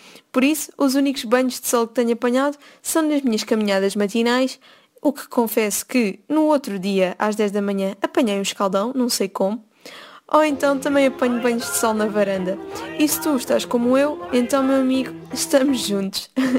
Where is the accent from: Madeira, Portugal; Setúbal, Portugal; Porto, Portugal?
Setúbal, Portugal; Para quem não sabe, eu sou da Margem Sul e nós aqui temos praias maravilhosas